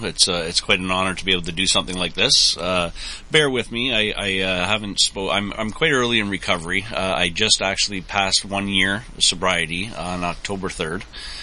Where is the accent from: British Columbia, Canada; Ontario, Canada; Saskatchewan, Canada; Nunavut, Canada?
Ontario, Canada; Barrie; I'm from the Barrie area